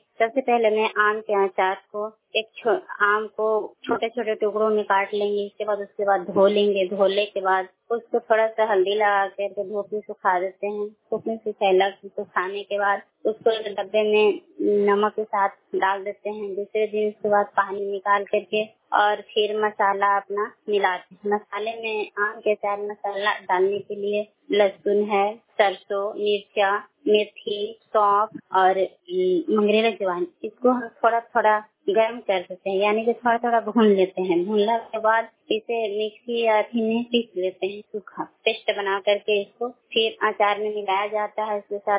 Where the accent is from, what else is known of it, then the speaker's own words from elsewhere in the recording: Aurangabad, Bihar, India; मैं औरंगाबाद जिला बलिया पंचायत के रहने वाली हूँ।